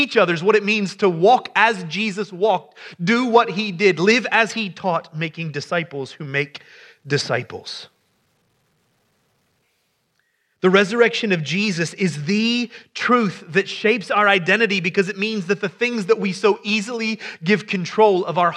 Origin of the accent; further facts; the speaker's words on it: Ohio, United States; Ohio brother, right there. I'm from Ohio, for those of you who don't know me.